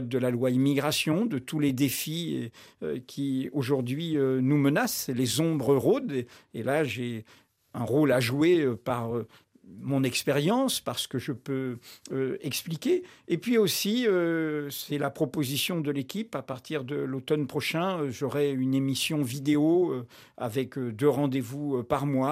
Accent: Martinique, France; also born or lived in Algeria; J'ai grandi dans les Caraïbes, le pays d'Aimé Césaire, le pays de Frantz Fanon, le pays d'Édouard Glissant à la Martinique. Et ensuite, j'ai passé ma jeunesse en Algérie après l'indépendance.

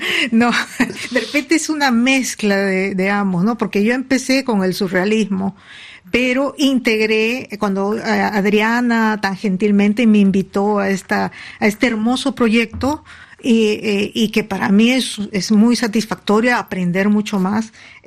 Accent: Lima, Peru; moved away as an adult; also born or lived in Amazonas / Trujillo; Yo nací en Lima. Viví muchos años ahí, estuve hasta los 22 terminando mis estudios y posteriormente pasé a Amazonas. Viví otros años, pero hice mis estudios en Trujillo

